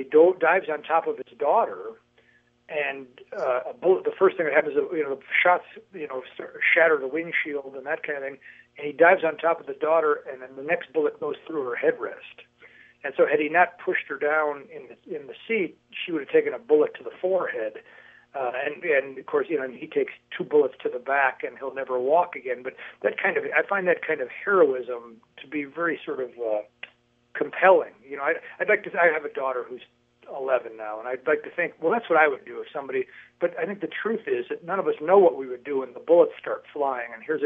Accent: Chicago, Illinois, United States; I grew up in Chicago, and in my neighborhood, there hasn't been a shooting in 20 years.

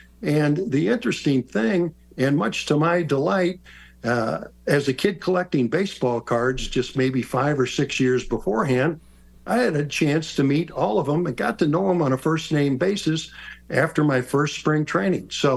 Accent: St. Louis, Missouri, United States; But growing up in St. Louis, there was Harry Carey, Jack Buck, and Joe Garagiola.

